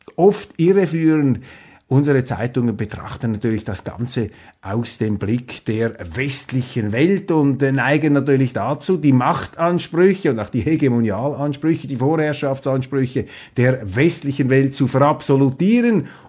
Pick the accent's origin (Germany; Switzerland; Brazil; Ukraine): Switzerland; Und da runzelt man als Schweizer die Stirn.